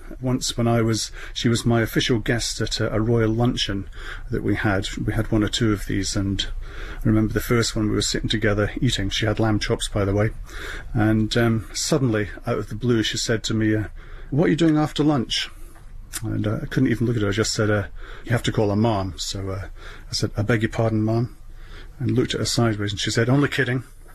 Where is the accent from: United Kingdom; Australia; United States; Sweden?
United Kingdom; Scotland; I grew up in the Fife of the 50s and 60s in Scotland, and in those days there was really no music around at all, and just leaving my little council flat with a guitar in its case